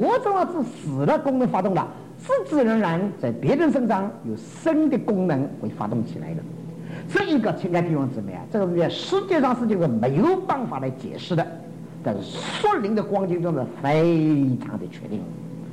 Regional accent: China; 你比方说我们中国人中间的宋尚杰，宋尚杰我们不能不尊敬他。

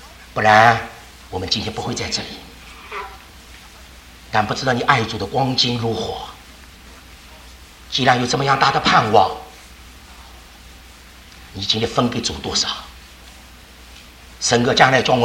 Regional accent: Shanghai, China; 那我们上海人他们吃茶有茶杯

